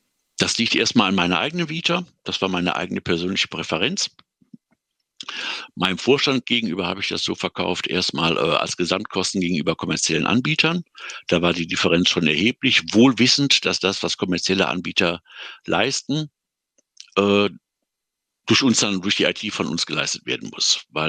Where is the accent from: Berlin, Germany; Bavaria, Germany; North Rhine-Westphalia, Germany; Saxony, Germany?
North Rhine-Westphalia, Germany; Düsseldorf; ich hatte erst zu den Kollegen aus Düsseldorf, weil das meine Heimatstadt ist